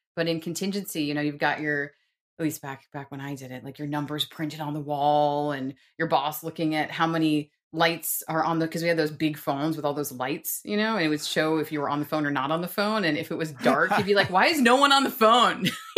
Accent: New York, United States; also born or lived in Washington, D.C.; now in Austin, United States; I'm from New York, but then I was in DC. That's where I met Steve, my husband.

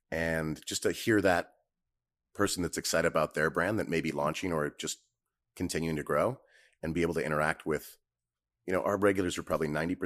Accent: California, United States; No, I'm not a SoCal boy. Yeah, I grew up in NorCal.

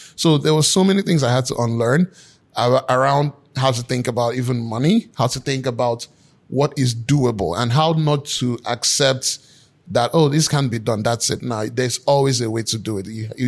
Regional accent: Nigeria; And again, I'm Nigerian.

